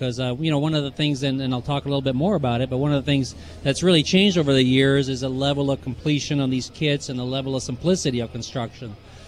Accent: Missouri, United States; we're from Missouri, the show me state.

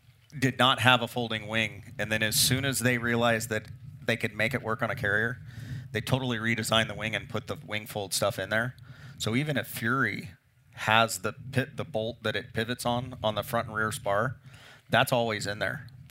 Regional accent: United States; The only thing the Americans built that it's will, and I'm biased because I'm American, I guess, but the only better airplane is a Bearcat.

